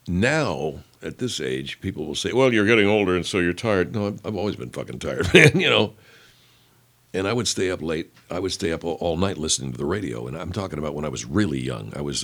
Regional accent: Arcadia, California, United States; I grew up in Arcadia, Pasadena, that area, about 13 miles from downtown L.A. and not much further from Hollywood.

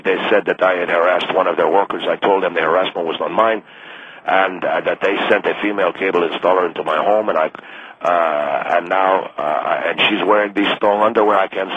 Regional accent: Argentina; Well, I come from another country. I come from Argentina.

